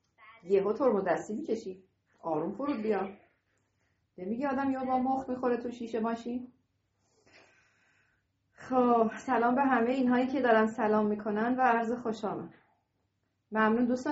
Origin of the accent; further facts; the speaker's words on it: Tehran, Tehran Province, Iran; خب سلام علیکم، … از تهران در خدمتون.